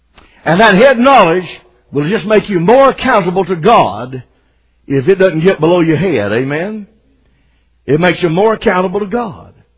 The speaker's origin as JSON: {"language": "English", "town": "Macon", "region": "Georgia", "country": "United States", "said": "And he asked me where I was from. I said, I'm from Macon, Georgia."}